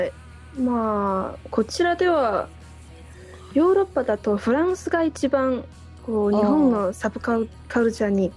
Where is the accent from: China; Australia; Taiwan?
China; Japanese is a second language; 私は、まあ、中国出身なんですけれども